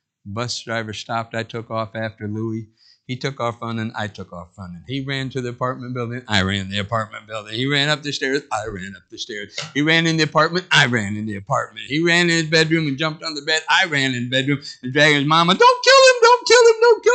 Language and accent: English; Michigan City, Indiana, United States; I was back home in Michigan City in my hometown when my dad was still alive.